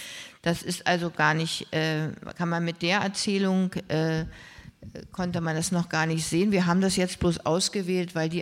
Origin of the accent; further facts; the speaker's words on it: East Germany, Germany; born there; ich als geborene Ostdeutsche